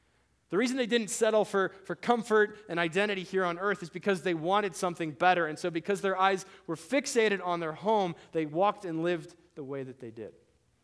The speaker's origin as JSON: {"language": "English", "region": "Mexico City", "country": "Mexico", "tie": "born or raised there", "also_born_or_lived": "West Virginia / Pennsylvania / Ohio / North Carolina", "lives_now": "California, United States", "said": "I'm a missionary kid. I grew up in Mexico City, and I hate the question people ask, \"Hey, where are you from?\" Because for me, I'm from West Virginia, Pennsylvania, Ohio, North Carolina, Mexico City, and California now."}